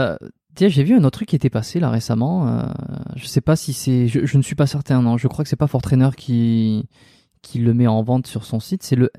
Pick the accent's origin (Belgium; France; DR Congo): France; now in Montreal, Canada; je suis un Français qui est expatrié à Montréal.